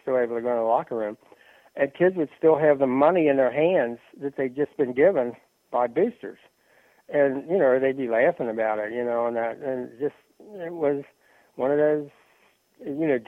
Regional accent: Cincinnati, Ohio, United States; And, I grew up in Cincinnati

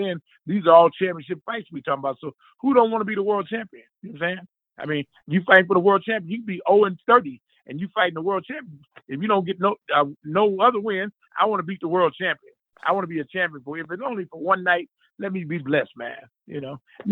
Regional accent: Midwest, United States; now in Los Angeles, United States; when I came from the Midwest back in the early 80s, you know, I come out to Los Angeles

